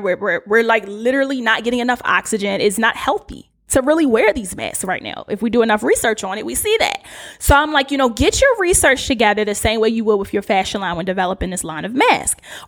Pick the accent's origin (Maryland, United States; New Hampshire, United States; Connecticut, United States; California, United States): Maryland, United States; Baltimore; accent: Baltimore; And I'm saying that with all of my Baltimore accent, you do you.